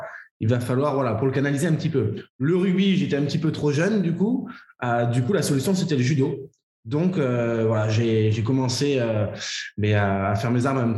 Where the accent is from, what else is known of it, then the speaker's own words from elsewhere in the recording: Bordeaux, Nouvelle-Aquitaine, France; j'ai 29 ans, moi, bientôt 30 ans là, dans quelques semaines. Je suis bordelais